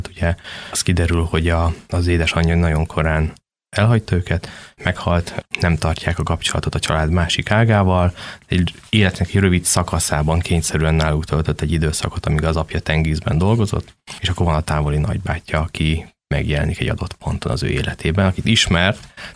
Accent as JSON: {"language": "Hungarian", "town": "Százhalombatta", "region": "Pest", "country": "Hungary", "tie": "born or raised there", "said": "én egy vidéki ipari városban nőttem fel, a regény szereplője is ott él. Tehát Százhalombattán, ami hát egy rendes ipari város, van hőerőmű, van kőolajipari vállalat"}